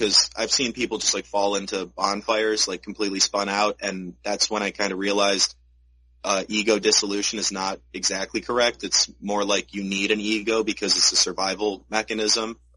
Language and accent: English; Ohio, United States; Like, I'm from Ohio, I'm not going to give particular coordinates exactly